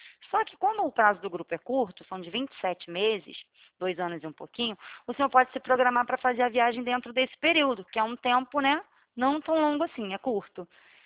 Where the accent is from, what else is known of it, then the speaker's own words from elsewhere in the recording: Rio de Janeiro, Brazil; eu não entendo muito a gíria, assim, de paulista, sou carioca.